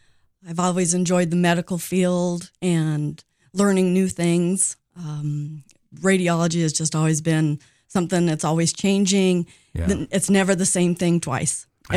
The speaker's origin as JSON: {"language": "English", "region": "Colorado", "country": "United States", "lives_now": "Sheridan, United States", "said": "I am from Colorado originally. I know that's a big boo, but I've lived here about 30 years, so I feel that Sheridan's more my home."}